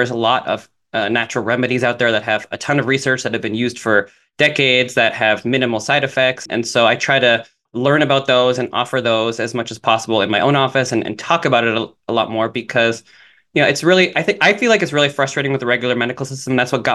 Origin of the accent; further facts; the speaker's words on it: Toronto, Ontario, Canada; I grew up in Toronto